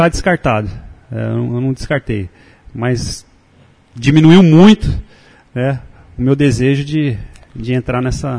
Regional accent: São Paulo, Brazil; now in Recife, Brazil; Eu sou de São Paulo, eu não sei se eu volto pra lá, né?

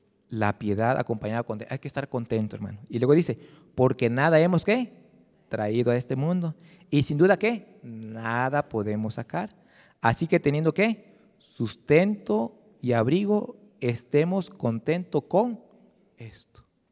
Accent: Mexico; yo soy hijo del maíz, hermano. Y soy mexicano 100%.

